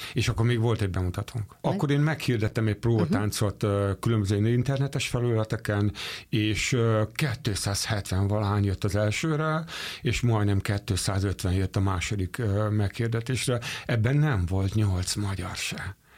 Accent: Miskolc, Borsod-Abaúj-Zemplén, Hungary; Elkapott Budapesten, és elkapott otthon Miskolcon is.

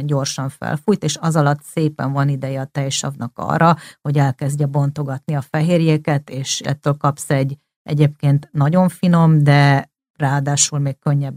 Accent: Greece; Én Görögországban nőttem föl, meg mindenféle országokba éltem

